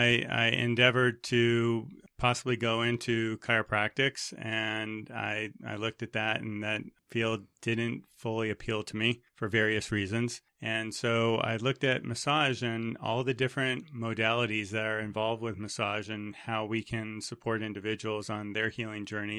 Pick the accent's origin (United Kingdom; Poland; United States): United States; Los Angeles, California; born there; Well, I was born here in Los Angeles